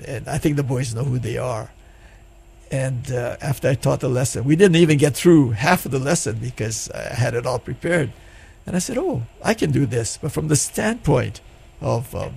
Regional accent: Hilo, Hawaii, United States; Ron and I grew up together on the Big Island.

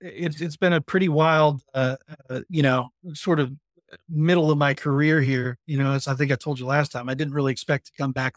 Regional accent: West Virginia, United States; these great companies that are creating jobs in my home state of West Virginia.

